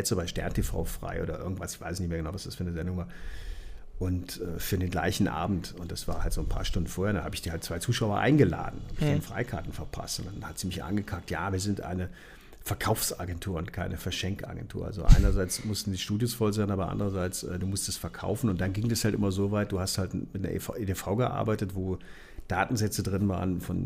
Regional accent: Neuwied, Rhineland-Palatinate, Germany; Neuwied, wo ich aufgewachsen bin

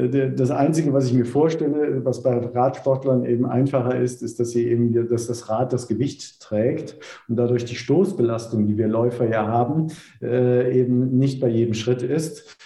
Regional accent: North Rhine-Westphalia, Germany; also born or lived in Franconia; Und ich habe 13 Jahre in Franken gelebt, ja, aber ich stamme tatsächlich aus der Voreifel.

